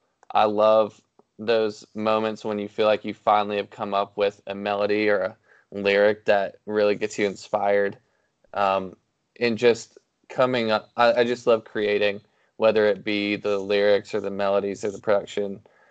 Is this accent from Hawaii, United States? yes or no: no; Nashville, Tennessee, United States; I know I grew up in Nashville